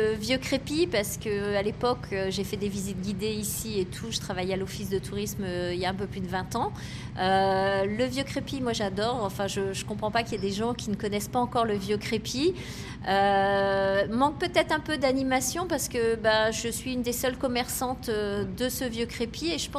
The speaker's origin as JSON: {"language": "French", "town": "Soissons", "region": "Hauts-de-France", "country": "France", "said": "Alors moi, je suis originaire de Soissons et donc région de Nanteuil depuis une trentaine d'années."}